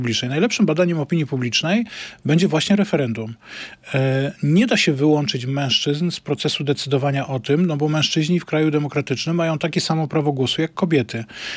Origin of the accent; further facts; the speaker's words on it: Tychy, Silesian Voivodeship, Poland; A ja jestem z Tychów.